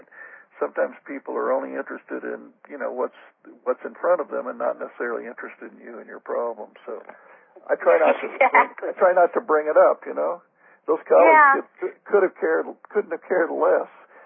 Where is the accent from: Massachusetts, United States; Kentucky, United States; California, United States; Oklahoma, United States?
Oklahoma, United States; I grew up in Oklahoma in the 50s